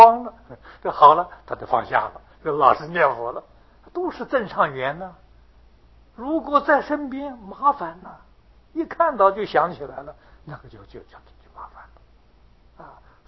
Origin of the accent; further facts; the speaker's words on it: Taiwan; 那么在大陆上讲人生之苦，的确比我们台湾人容易感受